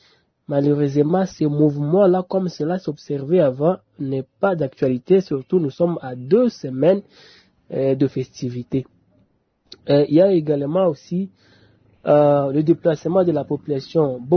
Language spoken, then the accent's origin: French; Bunia, Ituri, DR Congo; Mais contrairement à Bunia, je viens de Bunia